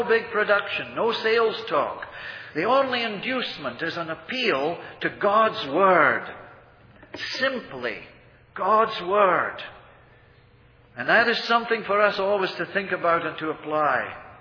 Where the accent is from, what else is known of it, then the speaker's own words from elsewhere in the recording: Edinburgh, Scotland, United Kingdom; And I come from Edinburgh.